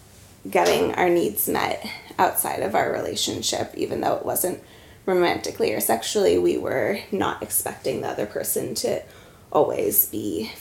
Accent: United States; moved away as an adult; now in Norway; I am from the United States. Slightly unfortunate at the moment.

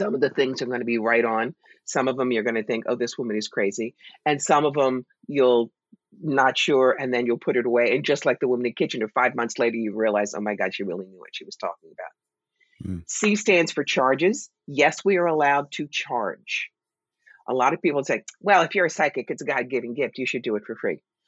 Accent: New York, United States; I come across as the New Yorker that I am.

